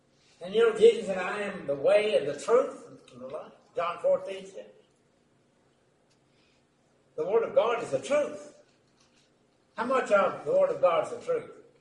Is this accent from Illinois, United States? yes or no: no; Kentucky, United States; I know Loretta and I grew up in Kentucky. I know we like cornbread.